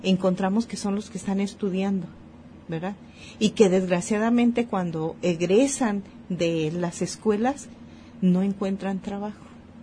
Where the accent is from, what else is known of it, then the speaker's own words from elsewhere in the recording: Mexico; habrá que pensar en qué nos hace falta como mexicanos para que modifiquemos nuestras conductas